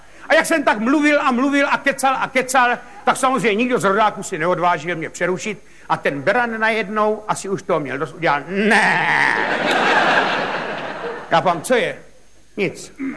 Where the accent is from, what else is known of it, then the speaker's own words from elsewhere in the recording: Ivančice, South Moravian Region, Czechia; v Ivančicích. To je moje rodné město